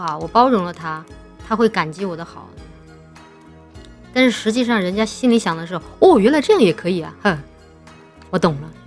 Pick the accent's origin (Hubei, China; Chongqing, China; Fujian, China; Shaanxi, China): Chongqing, China; born or raised there